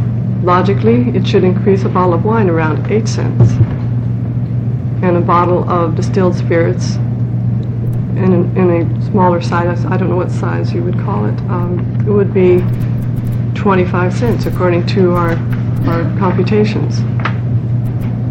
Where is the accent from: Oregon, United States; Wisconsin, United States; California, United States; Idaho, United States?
Oregon, United States; Mr. Chairman … from Lane County.